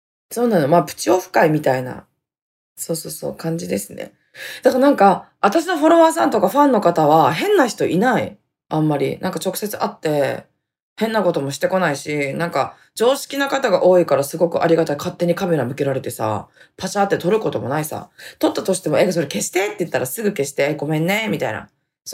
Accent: Hokkaido, Japan; 例えばさ、北海道のどこ出身なのって言われて、私は細かい住所とかは地域とか言いたくないんだよね。

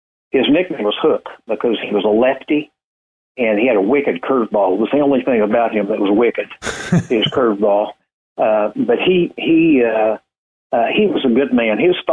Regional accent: Ozark, Missouri, United States; Well, I grew up in a town called Ozark, Missouri, which is the capital or the county center for Christian County, Missouri, and a town of 1,325 people when I was there.

